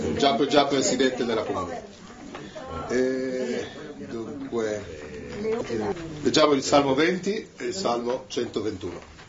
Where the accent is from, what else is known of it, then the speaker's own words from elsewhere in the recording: Milan, Lombardy, Italy; moved away; Io sono un milanese all'estero da molti anni. Al di là del fatto che torno sempre volentieri nella mia città